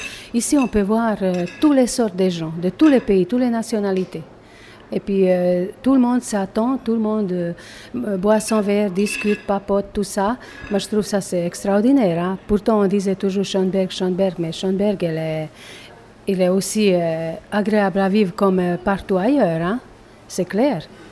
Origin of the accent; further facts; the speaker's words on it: Bosnia & Herzegovina; French is a second language; now in Switzerland; Il y a, moi-même, je viens de Bosnie.